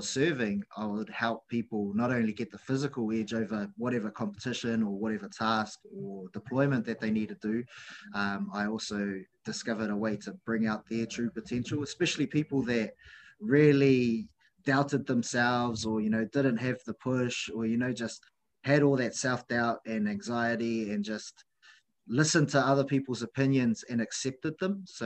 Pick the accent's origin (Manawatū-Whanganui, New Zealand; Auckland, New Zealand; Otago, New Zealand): Auckland, New Zealand; So I grew up in New Zealand on the North Shore of Auckland.